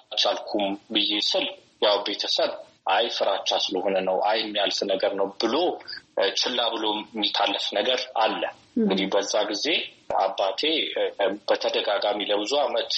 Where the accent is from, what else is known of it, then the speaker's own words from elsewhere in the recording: Addis Ababa, Ethiopia; born there; የተወለድኩት በአዲስ አበባ ነው።